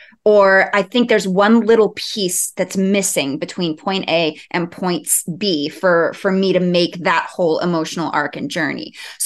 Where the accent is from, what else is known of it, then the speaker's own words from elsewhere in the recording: Long Island, New York, United States; No, New York. I grew up on Long Island.